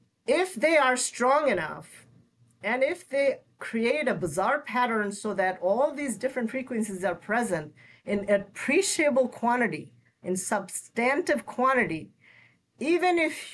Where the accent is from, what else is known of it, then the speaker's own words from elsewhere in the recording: West Bengal, India; first language Bengali; English is a second language; growing up in Bengal, Bengali being my first language